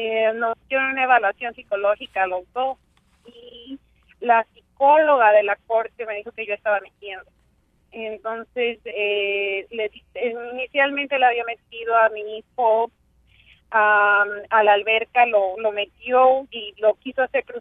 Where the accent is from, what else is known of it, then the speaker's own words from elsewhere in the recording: Mexico; now in Fresno, United States; Soy mexicana y me casé con una persona de aquí, güero